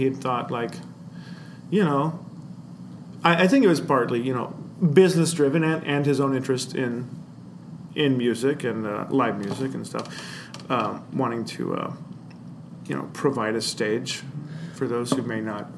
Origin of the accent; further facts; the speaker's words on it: Council Bluffs, Iowa, United States; No. Well, I'm from Council Bluffs.